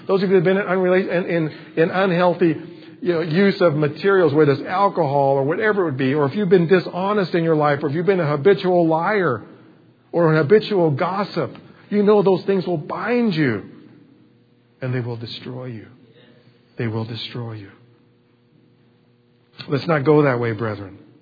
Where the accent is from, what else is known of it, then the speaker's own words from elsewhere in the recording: California, United States; we're from California originally, and sometimes our layover is in Las Vegas.